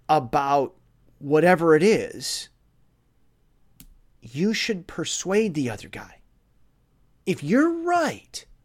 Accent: United States; I know that you're probably American, and me being American, I know it's in my bones too.

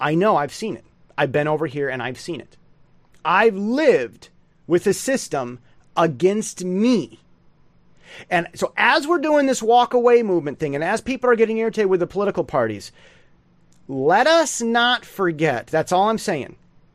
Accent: United States; now in Taiwan; As the American who's lived in Taiwan all these years, and from my time living over here

